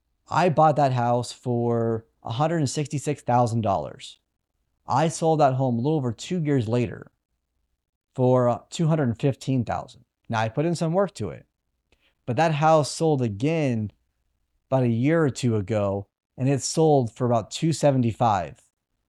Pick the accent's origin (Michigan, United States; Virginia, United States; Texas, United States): Texas, United States; San Antonio; I live just north of San Antonio, like 45 minutes north. I grew up in San Antonio.